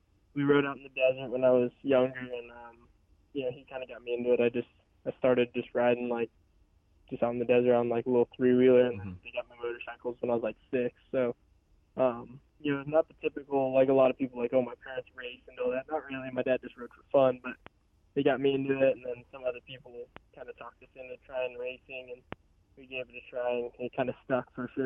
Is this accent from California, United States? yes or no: yes; Los Angeles, California, United States; But yeah, growing up in California is definitely it's different. And I actually grew up in the city in LA, not far from like the beach and stuff. So it was definitely a lot different coming out here, but I enjoy it very much.